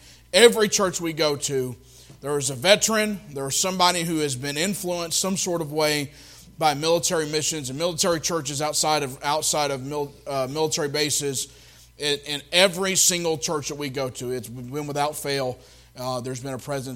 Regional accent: Tennessee, United States; I grew up in Tennessee and loved to go to camp meetings

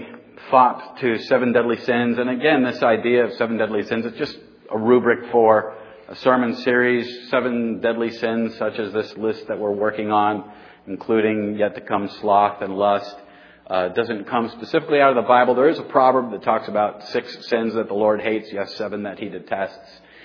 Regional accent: Roanoke, Virginia, United States; I grew up in Roanoke, Virginia, not too far from there

